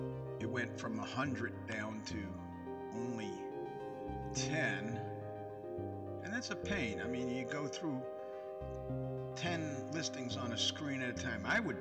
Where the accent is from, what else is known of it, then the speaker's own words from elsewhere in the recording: Brooklyn, New York, United States; now in Altoona, United States; He originally came from my hometown in Brooklyn. It's amazing how many people came from my hometown in Brooklyn that went to the same schools I did